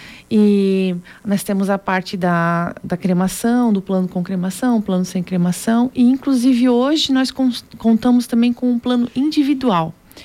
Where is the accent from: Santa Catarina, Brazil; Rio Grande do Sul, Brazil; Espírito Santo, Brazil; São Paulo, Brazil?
Santa Catarina, Brazil; Indaial; E eu sou de Indaial, eu trabalho em Indaial, né?